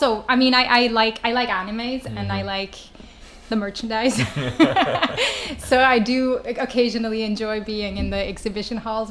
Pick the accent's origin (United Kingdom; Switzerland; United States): Switzerland; So I am Swiss.